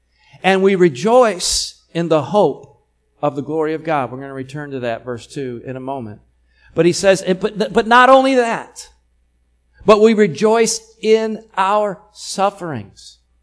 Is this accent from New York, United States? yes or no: yes; New York, United States; And, you know, I'm from Western New York, where fall is a thing.